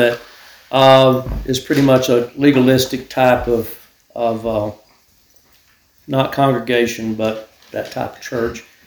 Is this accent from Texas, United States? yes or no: yes; Texas, United States; I was raised in the Texas Bible Belt.